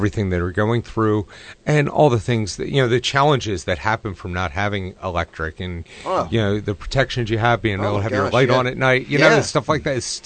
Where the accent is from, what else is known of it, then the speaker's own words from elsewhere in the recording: Southampton, Pennsylvania, United States; Yes, I grew up in Southampton.